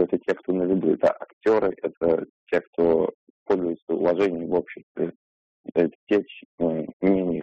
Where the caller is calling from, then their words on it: Tolyatti, Samara Oblast, Russia; Тольятти.